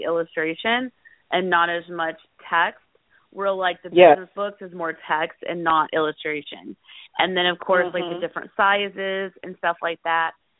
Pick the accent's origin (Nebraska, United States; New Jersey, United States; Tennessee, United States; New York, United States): Nebraska, United States; I've been an entrepreneur my whole life, and I'm from Nebraska.